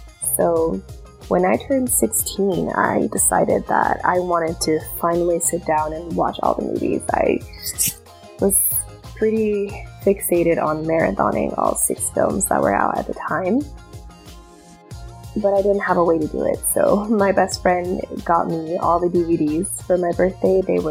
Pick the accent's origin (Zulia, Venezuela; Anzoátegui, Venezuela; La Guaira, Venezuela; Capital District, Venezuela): Capital District, Venezuela; Caracas; I was born and raised in Caracas, Venezuela